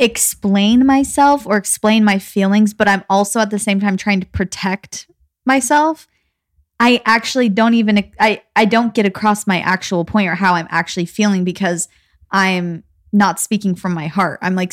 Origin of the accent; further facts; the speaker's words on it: Gilbert, Arizona, United States; I mean, we grew up again in Gilbert, Arizona, which is highly populated with Mormons, but not as much as Utah.